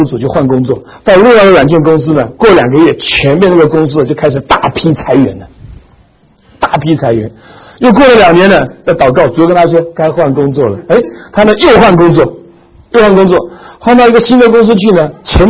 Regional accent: China; 你知道，特别我们中国人都是打乖乖牌的。

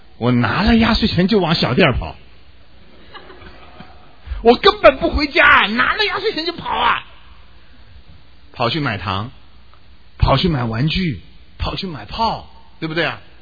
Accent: China; 犹太人到耶路撒冷过节，就差不多像我们中国人，像老一辈的中国人过年那个味道。

